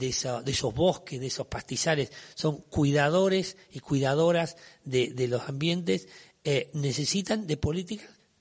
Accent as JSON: {"language": "Spanish", "region": "Chaco", "country": "Argentina", "said": "Y los chaqueños le decimos"}